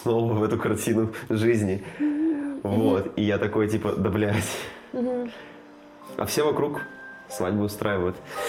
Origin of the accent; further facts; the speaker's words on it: Sevastopol, Ukraine; Ну, видишь, я из Севастополя.